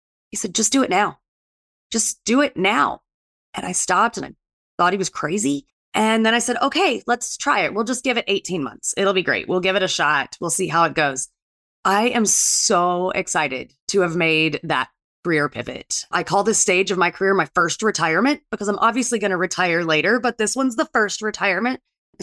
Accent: Atlanta, Georgia, United States; But I was from Atlanta, and Georgia Tech had a great idea to build their department.

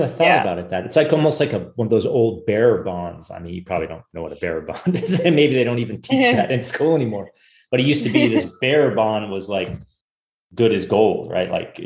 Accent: California, United States; Because I know for me, I mean, I grew up in Silicon Valley.

